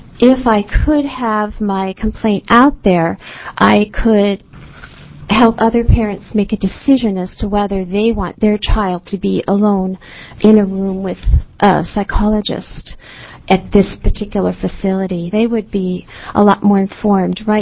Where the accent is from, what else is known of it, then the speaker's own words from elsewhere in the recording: Salem, Oregon, United States; I'm from Salem, and I'm here again to testify in support of Senate Bill 363.